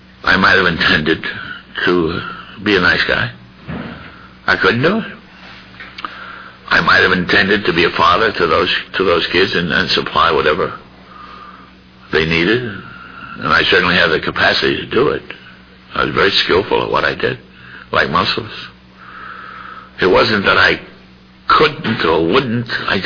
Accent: New York City, New York, United States; I mentioned this last time. I'm from New York City. We're cynical there.

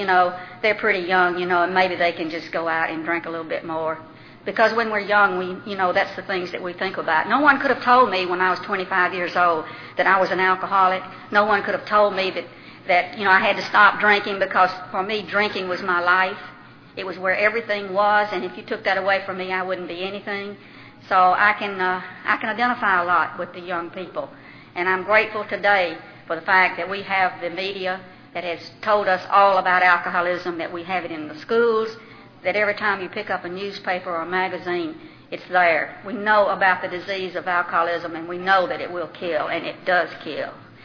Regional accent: Birmingham, Alabama, United States; moved away as an adult; I came from Birmingham, Alabama. That's my home. I was born and raised there and lived there till I was 30 years old.

